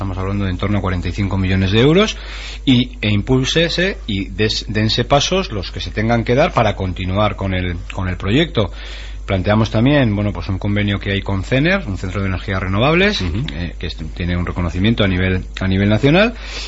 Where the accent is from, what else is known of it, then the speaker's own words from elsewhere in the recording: Navarre, Spain; somos los españoles